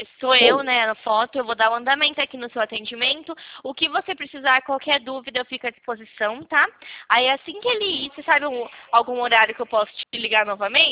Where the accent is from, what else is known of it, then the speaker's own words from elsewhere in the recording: São Paulo, Brazil; eu também sou de São Paulo.